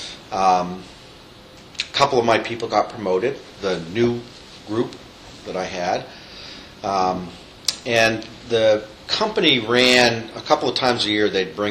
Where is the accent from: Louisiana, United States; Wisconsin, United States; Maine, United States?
Maine, United States; moved away as an adult; now in Minneapolis, United States; part of it was because I was from Maine and they figured I wouldn't run away the first winter in Minneapolis.